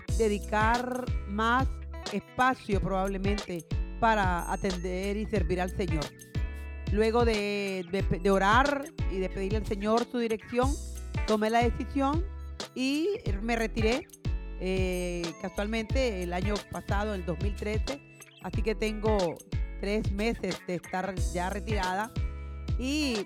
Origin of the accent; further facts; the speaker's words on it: Nicaragua; Allá en mi país, Nicaragua.